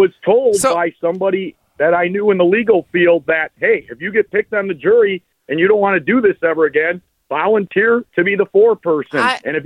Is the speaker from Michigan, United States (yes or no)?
no; Waunakee, Wisconsin, United States; Oh, it's not Wanakee. That's my hometown.